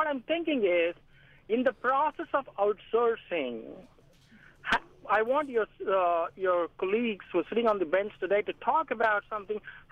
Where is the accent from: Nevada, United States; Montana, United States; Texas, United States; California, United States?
California, United States; San Ramon; I'm from San Ramon.